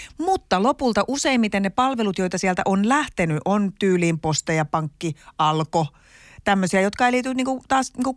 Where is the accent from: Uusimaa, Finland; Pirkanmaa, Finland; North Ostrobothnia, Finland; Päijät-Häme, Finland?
Pirkanmaa, Finland; Pirkkala; kun mä oon lähtenyt Tampereelta pois, niin en mä pirkkalalaisena kitise